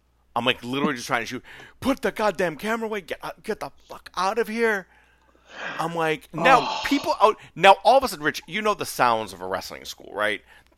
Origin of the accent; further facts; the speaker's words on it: North Reading, Massachusetts, United States; oh, yeah, I grew up in North Reading.